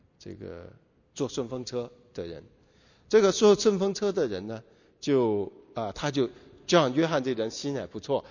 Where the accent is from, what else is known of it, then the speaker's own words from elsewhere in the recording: Hong Kong; 我记得我成长的时候在香港